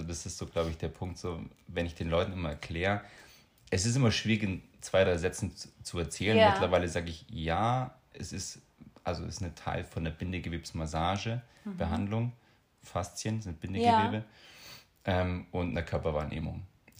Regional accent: Bavaria, Germany; ich komme ja ursprünglich aus Bayern, aus dem Allgäu

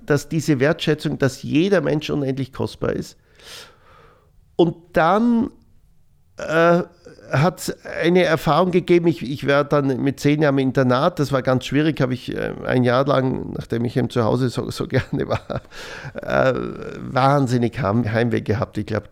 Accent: Styria, Austria; Ich komme aus der Südoststeiermark, so kleinbäuerliche Region, wir waren Kleinbauern.

